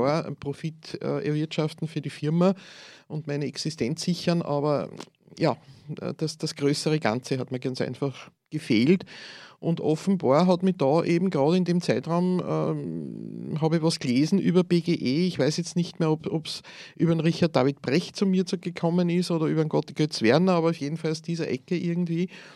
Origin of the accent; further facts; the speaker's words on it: Lower Austria, Austria; also born or lived in Steyr; Ich bin wieder in meine alte Heimat zurückgezogen, genau.